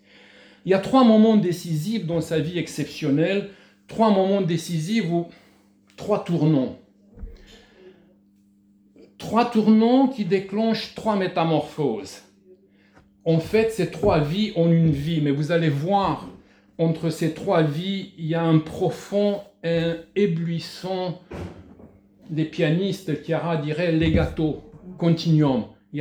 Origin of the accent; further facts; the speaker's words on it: Romania; French is a second language; Nous ne sommes pas comme les autres. Non, nous sommes des Roumains, nous parlons la langue de Dante, nous parlons bon, très bien.